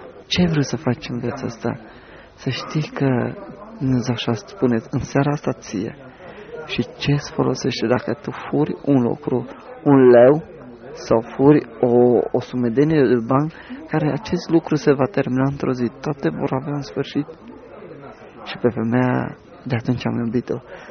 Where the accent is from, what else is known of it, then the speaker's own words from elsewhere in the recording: Sibiu, Sibiu County, Romania; Că eu sunt din Sibiu. Eu nu sunt de aici.